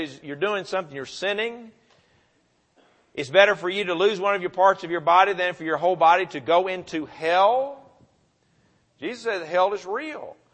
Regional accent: Murfreesboro, Tennessee, United States; One of the fellows I grew up with in Murfreesboro, Tennessee

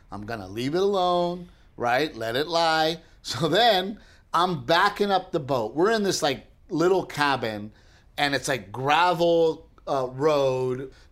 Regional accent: Gregory, Texas, United States; Because, you know, growing up in Gregory, Portland, most of the people that are, you know, we knew people who, you lived out in the country.

